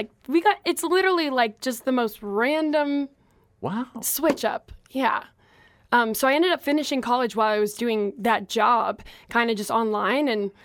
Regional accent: Florida, United States; I grew up in South Florida.

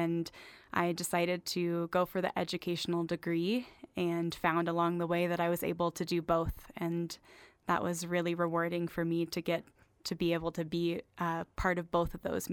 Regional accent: Colorado Springs, Colorado, United States; also born or lived in Bay Area, California; Oh, I grew up partially in Colorado Springs, as well as the Bay Area in California.

